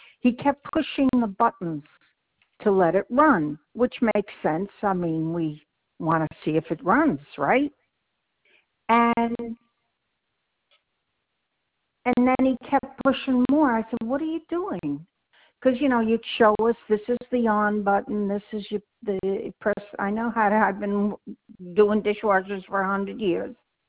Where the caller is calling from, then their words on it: The Villages, Florida, United States; I'm calling from the Villages in Florida.